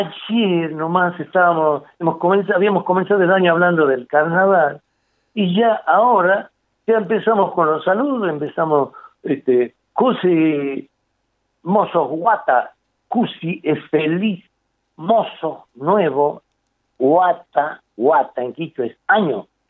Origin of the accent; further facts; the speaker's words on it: Catamarca, Argentina; nosotros, si estamos renunciando a nuestra manera de hablar catamarqueña, estamos renunciando a nuestra identidad.